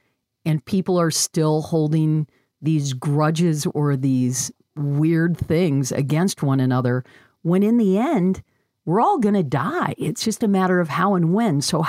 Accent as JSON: {"language": "English", "region": "Michigan", "country": "United States", "said": "Oh, Ohio. I'm not sure we can be friends. I'm from Michigan."}